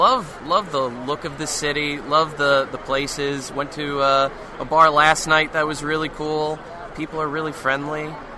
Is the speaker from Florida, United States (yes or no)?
no; New York, United States; now in Louisiana, United States; I'm in the Westchester area, just outside the city. But I went to school in the Bronx. I taught third grade in the Bronx.